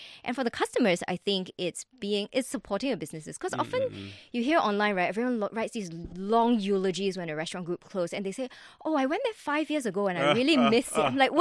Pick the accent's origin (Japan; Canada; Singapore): Singapore; to support causes that make me proud as a Singaporean.